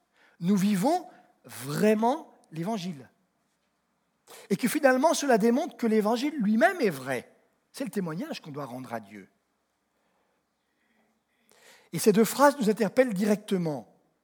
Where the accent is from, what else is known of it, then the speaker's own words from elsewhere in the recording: Lyon, Auvergne-Rhône-Alpes, France; Je suis lyonnais, hein, entre autres.